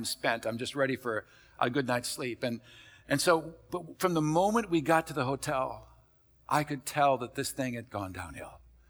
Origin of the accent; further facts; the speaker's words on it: Wisconsin, United States; some of you know that I'm from Wisconsin, my wife's from Iowa, from the Midwest originally, been here for a lot of years.